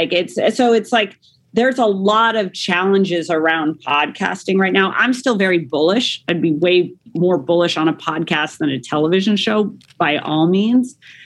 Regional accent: Denver, Colorado, United States; born there; I was born in Denver, Colorado.

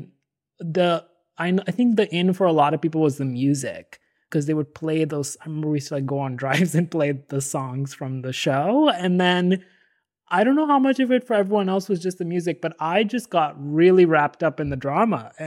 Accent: Delhi, India; So I grew up in Delhi

